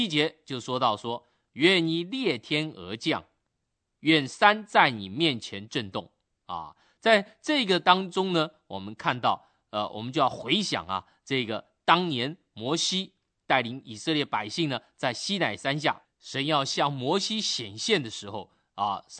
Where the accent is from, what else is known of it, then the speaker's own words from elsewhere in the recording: China; 就像我们中国人讲到战国春秋的时候，即使很遥远的一个世代，但是呢总是知道的这个历史的典故一些人物